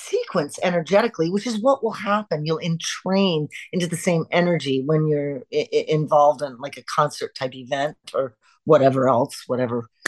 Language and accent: English; Canada; we're Canadian